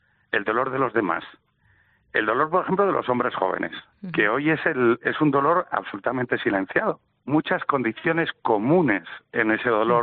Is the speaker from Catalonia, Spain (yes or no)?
no; Asturias, Spain; born there; o en España, o en Asturias, donde yo nací.